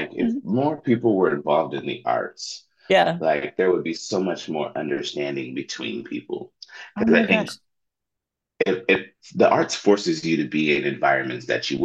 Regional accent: Tacoma, Washington, United States; now in Seattle, United States; I'm down in Tacoma and that's my hometown. That's where I'm born and raised. But now I'm up in Seattle

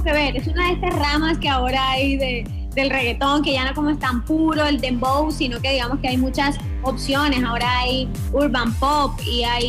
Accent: Caribbean Region, Colombia; now in Bogotá, Colombia; pude ir a la costa, que es de donde yo soy.

